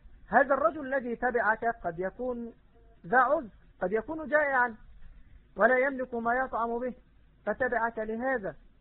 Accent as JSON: {"language": "Arabic", "country": "Egypt", "said": "وعندنا في مصر يعني يعبرون عن مثل هذا فيقولون عزومة مركبية"}